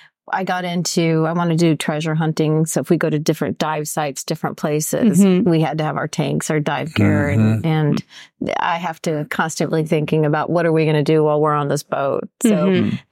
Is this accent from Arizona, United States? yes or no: yes; Arizona, United States; Well, we're from Arizona. We have recently retired.